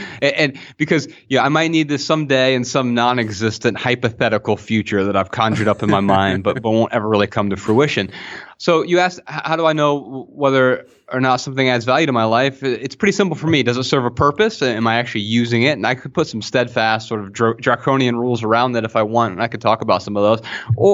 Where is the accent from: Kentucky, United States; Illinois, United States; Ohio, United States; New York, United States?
Ohio, United States; Dayton; We're from Dayton, Ohio, originally.